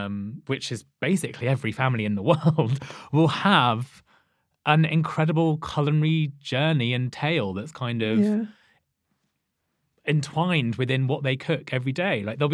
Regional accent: Leicester, East Midlands, United Kingdom; I'm from Leicester, which is one of the most culturally diverse cities in the UK. I'm very, very proudly from there.

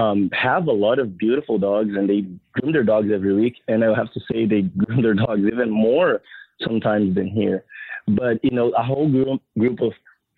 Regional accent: São Paulo, Brazil; I'm actually from Sao Paulo, but, you know, it's not very different than Rio.

